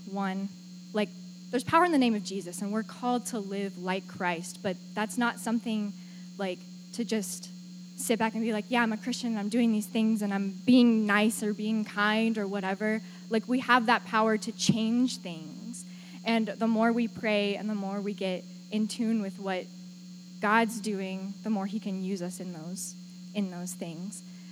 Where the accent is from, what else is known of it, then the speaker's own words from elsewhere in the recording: Texas, United States; now in Ashland, United States; like, if you don't know, I'm from Texas. What am I doing in Ohio?